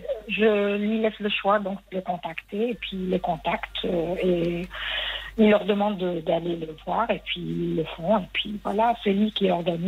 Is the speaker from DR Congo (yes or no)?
no; Algeria; moi je viens pas de France, donc moi je suis originaire d'Algérie.